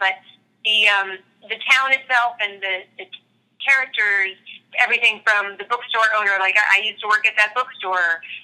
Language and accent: English; Farmington, Maine, United States; the town that is central to the story is my hometown of Farmington, Maine.